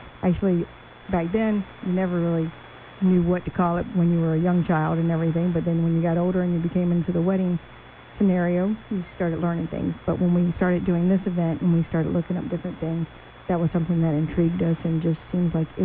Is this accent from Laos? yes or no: no; Virginia, United States; Virginia.